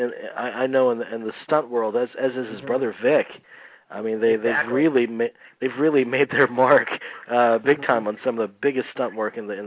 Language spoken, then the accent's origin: English; Florida, United States; you and I are obviously, we're both from Florida, for our listeners that aren't aware.